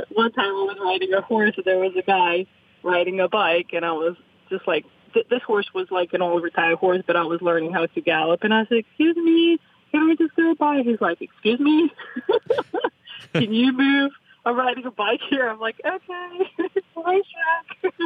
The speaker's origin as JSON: {"language": "English", "country": "Serbia", "tie": "born or raised there", "said": "So it started in Serbia, the town where I'm born."}